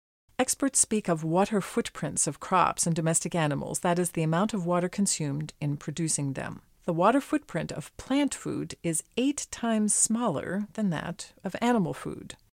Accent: Charlottesville, Virginia, United States; in my hometown of Charlottesville.

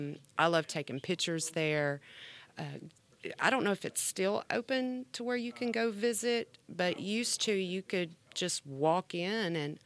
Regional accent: Florida, United States; now in Birmingham, United States; I used to kind of say, oh, well, I'm from Florida. That's my home state. That's my hometown.

